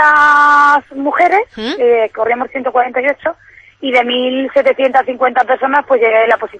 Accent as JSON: {"language": "Spanish", "country": "Spain", "said": "yo me coloqué en esta posición y siendo primera española"}